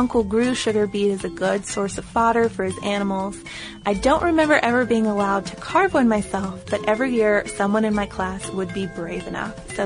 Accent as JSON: {"language": "English", "country": "Ireland", "tie": "born or raised there", "said": "Where I grew up in Ireland, one of the main crops was sugar beet. In Carlottown, there was a big sugar factory that only closed down a few years ago"}